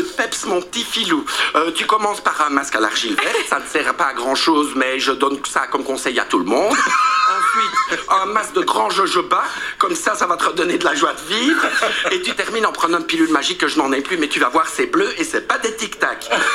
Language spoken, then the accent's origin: French; Mons, Wallonia, Belgium; Non, non, hein, moi, je viens de Mons, on dit la bilido, hein.